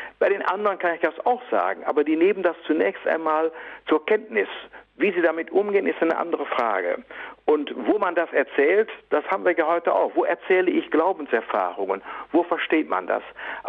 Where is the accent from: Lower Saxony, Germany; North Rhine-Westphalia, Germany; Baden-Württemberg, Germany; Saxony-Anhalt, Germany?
North Rhine-Westphalia, Germany; Emmerich; Und so war ich also Niederländer. Das war aber in Emmerich, wo ich herkomme, überhaupt nichts Besonderes.